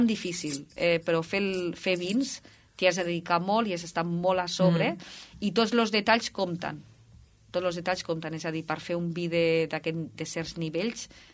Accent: Balaguer, Catalonia, Spain

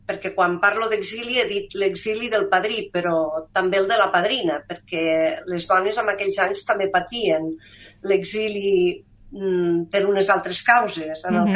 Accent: Alguaire, Catalonia, Spain; Alguaire, que és el meu poble, però jo també em sento almenarenca perquè, bueno, doncs Almenar hi tinc casa, família i molts amics

